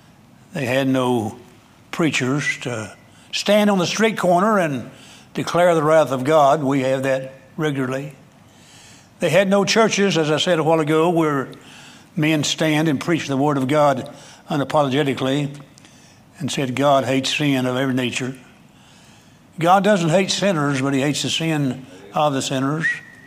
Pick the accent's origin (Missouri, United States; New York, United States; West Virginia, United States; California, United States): West Virginia, United States; I'm 78 years old. And growing up in the West Virginia country setting, going to church most of my life